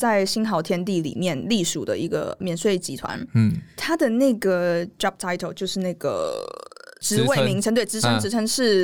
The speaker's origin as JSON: {"language": "Chinese", "country": "Taiwan", "lives_now": "Macau", "said": "所以我们台湾人基本上都会做赌场"}